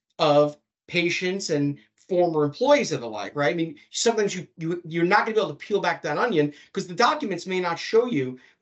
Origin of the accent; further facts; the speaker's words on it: Bronx, New York, United States; And I'm assuming that you're talking about some youthful experience I had growing up in the Bronx with a stop and frisk from the local police.